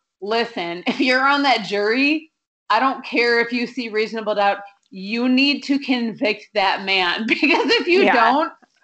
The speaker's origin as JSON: {"language": "English", "region": "Minnesota", "country": "United States", "tie": "born or raised there", "said": "I grew up in Minnesota and it's breaking my heart. Like, I'm so glad I'm not there now."}